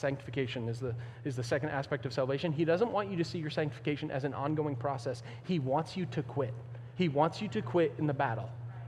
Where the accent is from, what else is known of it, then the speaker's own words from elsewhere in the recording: Ireland; I'm Irish, man. I've been in fights.